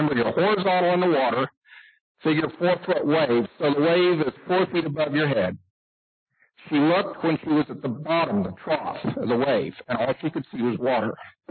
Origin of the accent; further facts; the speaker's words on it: St. Petersburg, Florida, United States; I grew up in Florida. I was around water a lot. We played in water. We lived in it. As in St. Pete, Florida